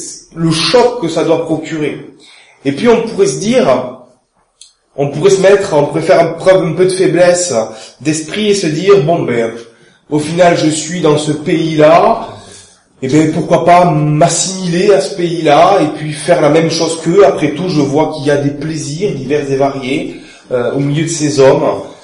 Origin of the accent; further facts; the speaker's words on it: Albi, Occitanie, France; accent: Toulouse, Albi; mon accent soit chantant, ce n'est pas l'accent marseillais, c'est l'accent toulousain, albigeois plus précisément.